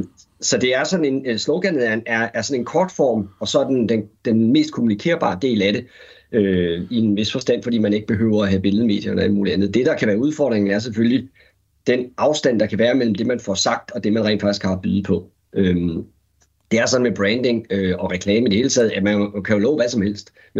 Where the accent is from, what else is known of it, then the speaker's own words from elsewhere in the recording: Aarhus, Central Denmark Region, Denmark; Så jeg erindrer selv en fra min barndomsby, Aarhus